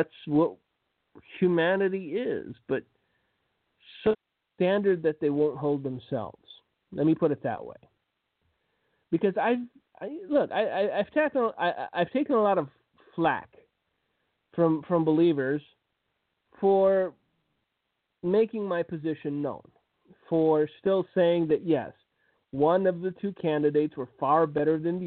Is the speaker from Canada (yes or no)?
no; Romania; Romania, which is my home country, has confirmed that they will be moving their embassy